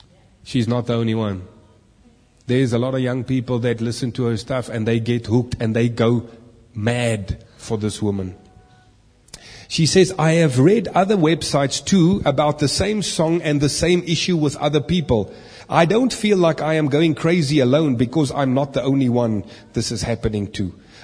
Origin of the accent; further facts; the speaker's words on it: New Zealand; She's in my home country of New Zealand at the moment doing a couple of concerts. Honestly, I would enjoy going to it, but it would be too embarrassing. I'm a 19-year-old guy